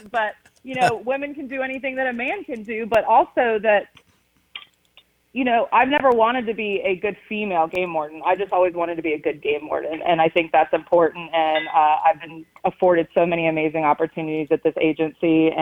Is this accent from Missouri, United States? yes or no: no; Florida, United States; Growing up in Florida, I fished, but I didn't experience hunting until I actually became a game warden.